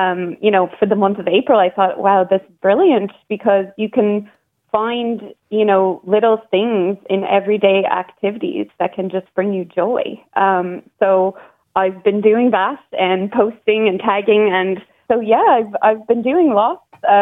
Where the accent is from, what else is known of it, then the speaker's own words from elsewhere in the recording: Canada; Now, I shouldn't complain because I'm originally from Canada and it's a lot colder there.